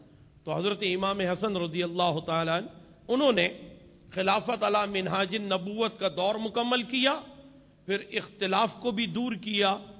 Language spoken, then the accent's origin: Urdu; Allahabad, Uttar Pradesh, India; میرا تعلق الہ آباد سے ہے، یو پی سے،